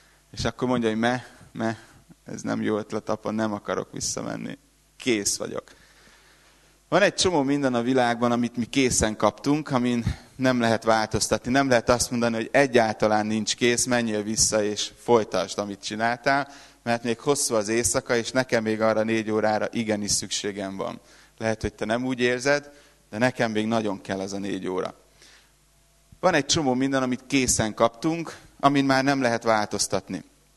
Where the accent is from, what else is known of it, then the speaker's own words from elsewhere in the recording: Budapest, Hungary; accent: Hungarian; az én akcentusom az nem egy ilyen southern, nem egy ilyen déli amerikai akcentus, inkább dél-budapesti. Budapestről vagyok